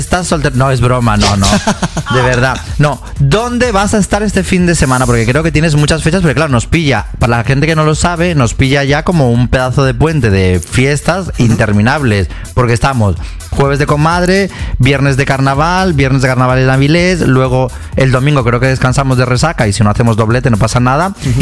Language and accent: Spanish; Colombia; No sé dónde es Puerto de Vega. Soy colombiano, cariño.